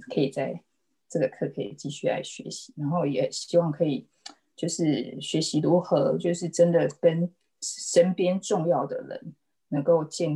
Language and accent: Chinese; Taiwan; now in Fremont, United States; 。那我现在是在 Fremont， 那我是2012年从台湾过来美国，那就在灵粮堂聚会一直到现在，所以快9年了